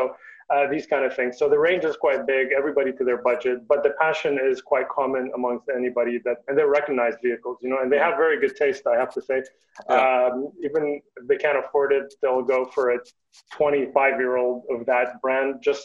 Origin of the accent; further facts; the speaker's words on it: Lebanon; in Lebanon, because I grew up in Lebanon, those are my formative years.